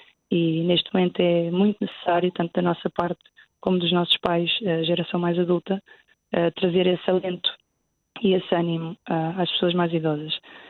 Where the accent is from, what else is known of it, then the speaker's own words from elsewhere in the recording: Pampilhosa da Serra, Centro, Portugal; como é o caso da Pampilhosa da Serra, de onde sou oriunda e tenho família, e tento acompanhar e ajudar.